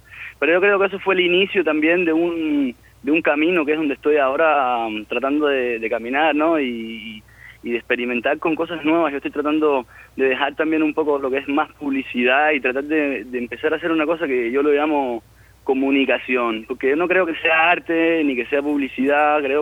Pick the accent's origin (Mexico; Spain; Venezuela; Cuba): Cuba; moved away as an adult; also born or lived in Argentina; now in Italy; yo me fui de Cuba para Argentina como pude